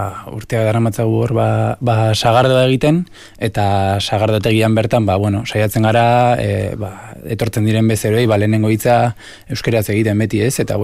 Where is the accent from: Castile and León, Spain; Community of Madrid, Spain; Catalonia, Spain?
Castile and León, Spain; Treviño; Pero de Gasteiz o de Azkartza, de Treviño, ¿qué es esto?